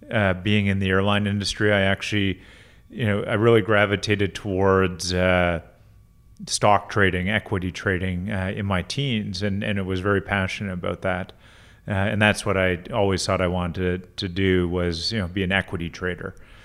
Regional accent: Timmins, Ontario, Canada; also born or lived in Toronto; I grew up in Timmins, Ontario, in northern Ontario. Up until I was about 8 years old, I was actually born in Toronto, but lived in Timmins for those early 8 years. Moved to Toronto, I've lived there ever since, at around the age of 8 or 9.

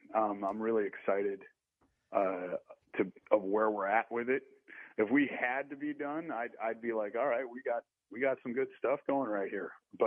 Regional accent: Wisconsin, United States; even though I'm from Wisconsin and I'm not a 49ers guy.

